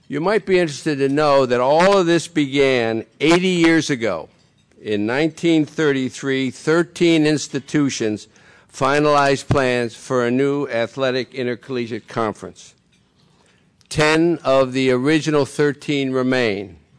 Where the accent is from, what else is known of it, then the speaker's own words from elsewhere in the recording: Utica, New York, United States; We can learn, even if we're from Utica, New York.